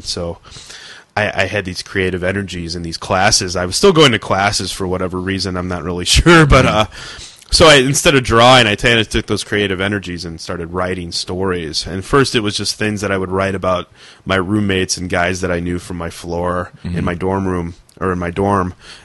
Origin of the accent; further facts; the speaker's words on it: Calumet City, Illinois, United States; I grew up in Calumet City, Illinois, which is in the deep, deep south suburbs of Chicago, straight down past the garbage dump.